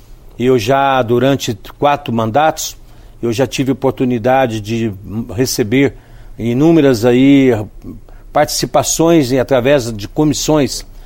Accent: Ouro Fino, Minas Gerais, Brazil; da minha terra de Ouro Fino.

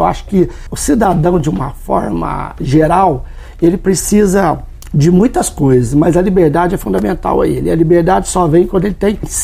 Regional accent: Pouso Alegre, Minas Gerais, Brazil; Pouso Alegre é minha cidade natal, cidade que eu vivo, estou vice-prefeito, fui vereador

